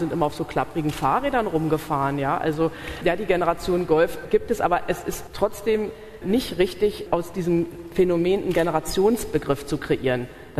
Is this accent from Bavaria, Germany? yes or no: no; Berlin, Germany; ich komme ja aus Westberlin